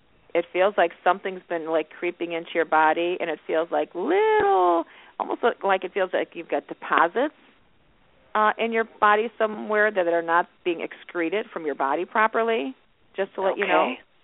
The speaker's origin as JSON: {"language": "English", "country": "Ireland", "said": "We're Irish, man, and when we throw wakes, when we have parties, oh, my God, we are cracking up, we're laughing."}